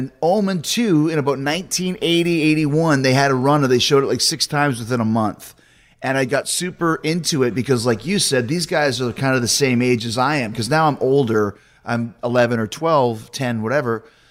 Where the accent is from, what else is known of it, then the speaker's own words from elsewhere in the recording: Winnipeg, Manitoba, Canada; But I was really connected to this movie because when I grew up in Winnipeg